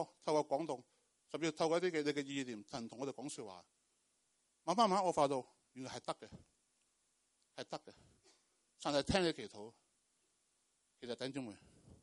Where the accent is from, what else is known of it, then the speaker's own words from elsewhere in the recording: Guangdong, China; 我们广东人都，哎，很多人都这样，是不是？